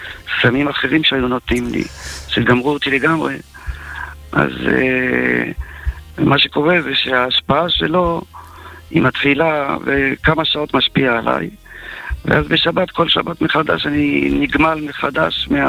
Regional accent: France; now in Israel; ואני כאילו בחור ישיבה במקור, למרות שאנחנו צרפתים ובאנו מצרפת והכל וזה, אבל והיינו בהתחלה מזרחי, היינו גרים באלון מורה

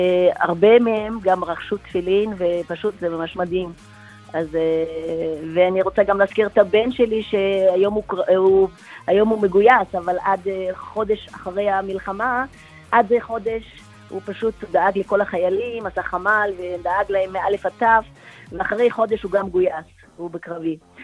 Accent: Netanya, Central District, Israel; טוב, אנחנו מנתניה.

